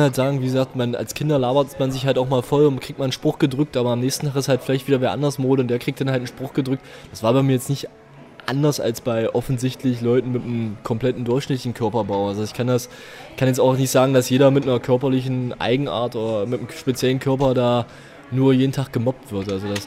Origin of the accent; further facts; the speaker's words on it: Hallensleben, Saxony-Anhalt, Germany; Die hat damals in einer Aral-Tankstelle bei uns in Sachsen-Anhalt, in der Stadt, wo ich zur Schule ging, Hallensleben, einen Flyer gefunden